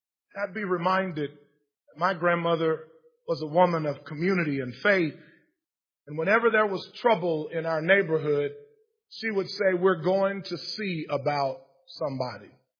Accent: Inman, South Carolina, United States; I remember growing up in Inman, South Carolina, on Bobo Street. You wouldn't know anything about Bobo Street, but I do.

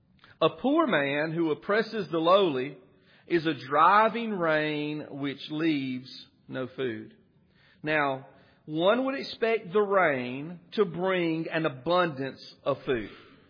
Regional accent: Whitmire, South Carolina, United States; It reminds me of my hometown of Whitmire. Even though I wasn't saved as a young man in that town of 1,500 people had 42 churches.

